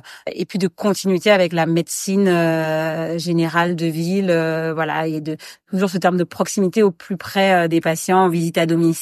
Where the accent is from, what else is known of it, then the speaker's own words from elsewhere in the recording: Guadeloupe, France; moved away as an adult; also born or lived in Nantes; J'ai une mère martiniquaise et un père malien. Voilà, après je suis née à Nantes et j'ai grandi aux Antilles, en Guadeloupe, donc très très mixte. Et puis après je suis revenue en France métropole pour mes études et je n'ai plus quitté.